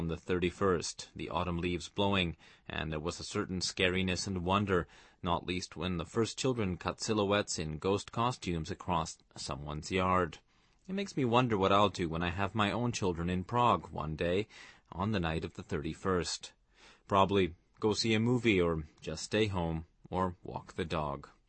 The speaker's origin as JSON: {"language": "English", "country": "Canada", "tie": "born or raised there", "said": "I grew up in Canada, where I loved Halloween as a child"}